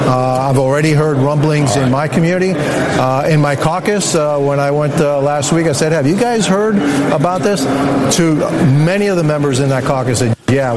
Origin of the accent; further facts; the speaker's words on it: Miami, Florida, United States; And look, I come from Miami. We have, it's 70% Hispanic.